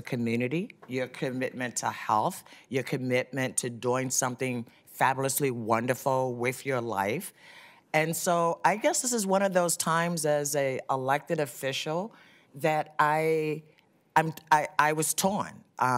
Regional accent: Baltimore, Maryland, United States; you know, I'm from Baltimore, right?

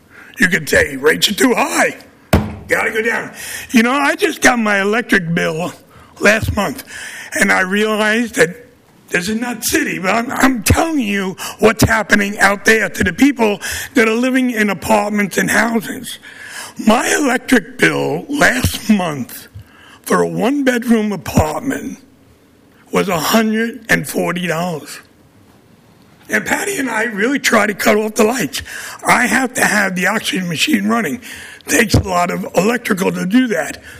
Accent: Brooklyn, New York, United States; accent: Brooklyn; In my Brooklyn accent, we're going to lose some parks.

